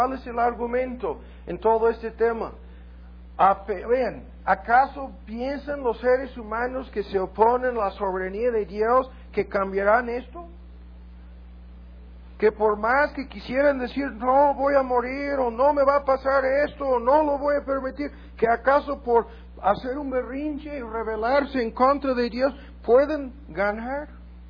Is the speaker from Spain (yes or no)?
no; United States; ¿Cuántas veces lo hemos visto como norteamericanos? Nuestro país, sin lugar a dudas, en sentido militar, el más fuerte que jamás ha existido en este mundo.